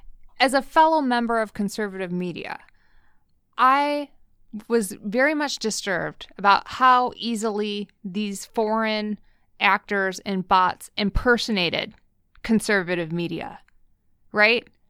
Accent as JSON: {"language": "English", "region": "Michigan", "country": "United States", "tie": "born or raised there", "said": "You mentioned I grew up in Michigan"}